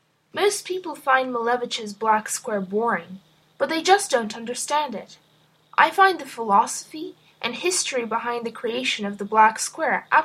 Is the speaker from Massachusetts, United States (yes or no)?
yes; Boston, Massachusetts, United States; Wow, I didn't know that. I'm from Boston.